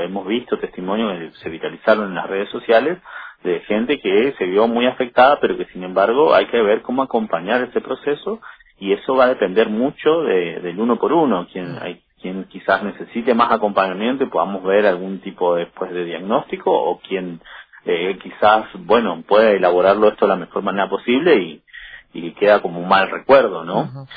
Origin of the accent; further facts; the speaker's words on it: El Dorado, Misiones, Argentina; yo soy oriundo del Dorado